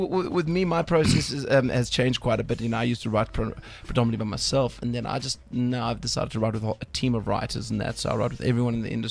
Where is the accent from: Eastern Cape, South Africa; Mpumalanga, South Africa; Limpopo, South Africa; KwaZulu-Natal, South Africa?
Eastern Cape, South Africa; East London; Me, originally from East London.